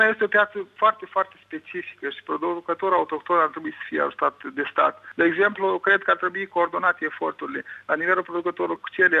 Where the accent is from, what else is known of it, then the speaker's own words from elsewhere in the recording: Moldova; Când spun că sunt din Moldova, foarte mult asociază Moldova cu vinurile.